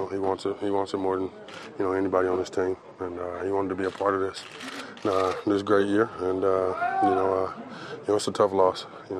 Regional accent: Virginia, United States; going back pretty much to home. I'm from Virginia. A lot of my family's around that area.

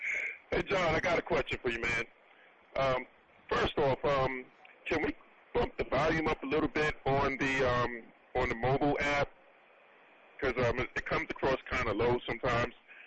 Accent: Brooklyn, New York, United States; Originally from East New York, Brooklyn, and then Crown Heights, and, you know, I've been all around Brooklyn.

